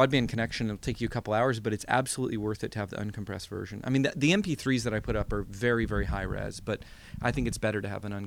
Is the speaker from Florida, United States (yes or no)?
yes; Gainesville, Florida, United States; also born or lived in Jacksonville, United States; I mean, I grew up in Gainesville, Florida, in Jacksonville, Florida.